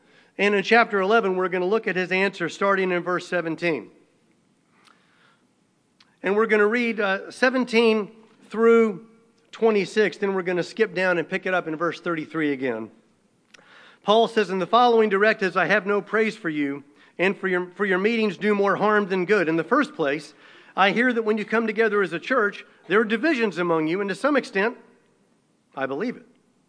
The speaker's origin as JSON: {"language": "English", "region": "Texas", "country": "United States", "said": "why being a Texan was the best thing you could be."}